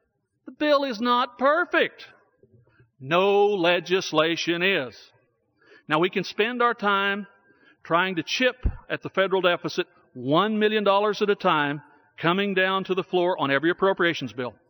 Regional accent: Oklahoma, United States; Just yesterday in my home state of Oklahoma, we had temperatures topping out at 115 degrees.

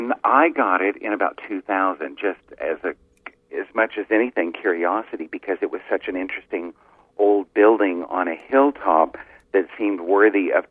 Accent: Oklahoma, United States; also born or lived in South Florida; I had moved back here. I was from Oklahoma, but I had moved back from South Florida.

